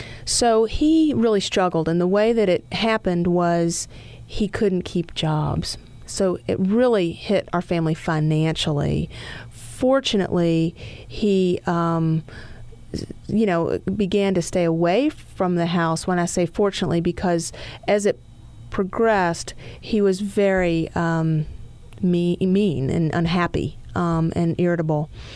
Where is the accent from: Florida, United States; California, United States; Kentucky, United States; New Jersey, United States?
Kentucky, United States; Louisville; Grew up in Louisville, Kentucky. I was born and bred there